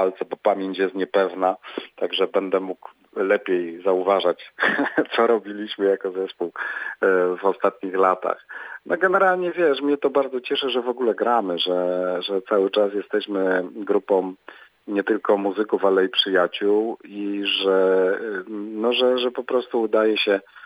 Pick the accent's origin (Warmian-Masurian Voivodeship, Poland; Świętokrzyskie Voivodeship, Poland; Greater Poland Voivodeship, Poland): Świętokrzyskie Voivodeship, Poland; no i my jesteśmy góralami świętokrzyskimi